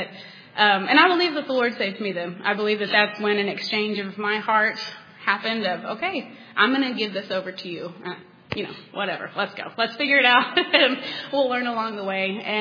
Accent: Texas, United States; I grew up in Texas, and I was born into a Christian home.

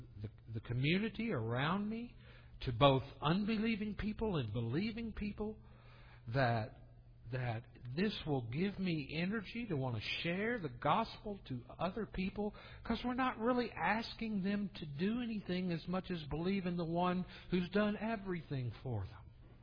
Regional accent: the South, United States; I grew up in the South and I just thought, you know, that's cool.

